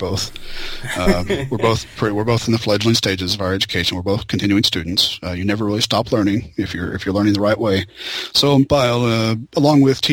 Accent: Memphis, Tennessee, United States; I'm from the Memphis, Tennessee area

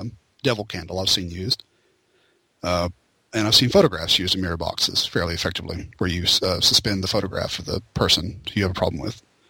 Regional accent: Memphis, Tennessee, United States; I'm from the Memphis, Tennessee area

